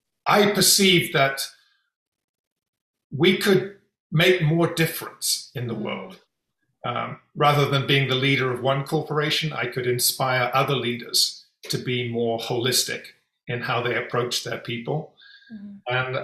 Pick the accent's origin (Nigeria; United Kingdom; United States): United Kingdom; England; I was brought up in England